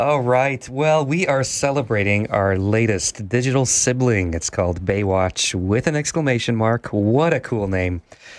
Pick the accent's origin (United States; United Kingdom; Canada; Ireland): Canada; As every boy growing up in Canada in the 80s, I had a little crush on